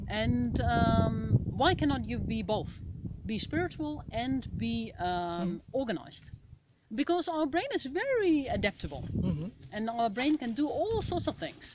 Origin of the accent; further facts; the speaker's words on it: Netherlands; English is a second language; Most people think I've written in Dutch because I'm from Holland.